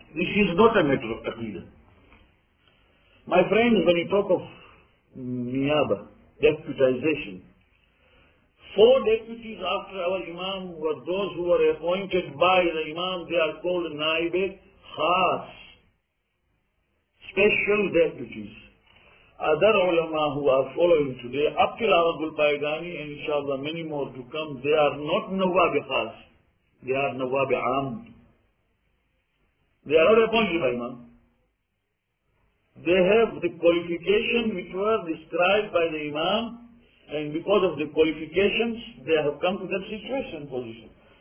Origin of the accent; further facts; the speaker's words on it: India; moved away; also born or lived in East Africa; We are from India, South Pakistan. Pakistan was not there at that time. Then we moved and we came to this country.